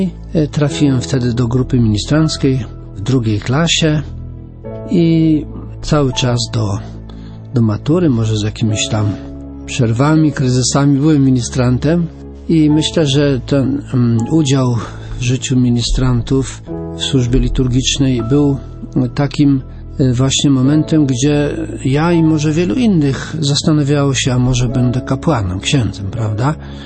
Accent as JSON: {"language": "Polish", "town": "Inowrocław", "region": "Kuyavian-Pomeranian Voivodeship", "country": "Poland", "tie": "born or raised there", "said": "Ja pochodzę z Inowrocławia, tutaj niedaleko, jak wiemy. Urodziłem się w Inowrocławiu w 1951 roku."}